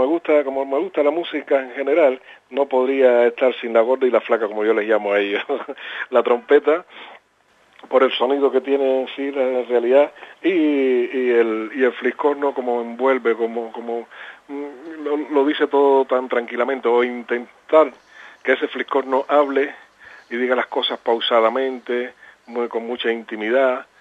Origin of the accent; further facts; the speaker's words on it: Santa Clara, Villa Clara, Cuba; Yo soy de Santa Clara. Soy oriundo de Santa Clara, mi ciudad natal. Una ciudad pequeña, muy acogedora